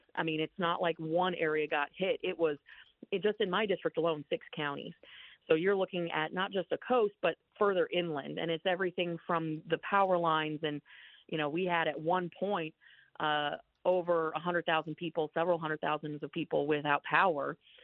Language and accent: English; United States; born there; I was born in America.